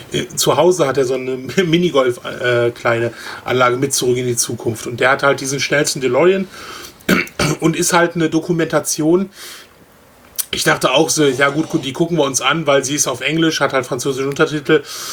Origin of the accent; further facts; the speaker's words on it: Germany; wir kommen halt aus Deutschland, das fand er so toll, dass wir so weit gereist sind